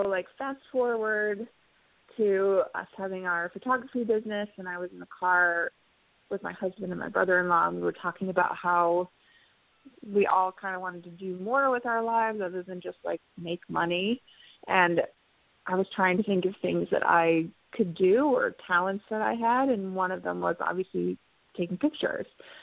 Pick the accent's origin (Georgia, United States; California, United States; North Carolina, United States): North Carolina, United States; Oh, and I'm also originally from North Carolina, so I was hearing you guys talk about Fort Bragg and the hurricane and all that.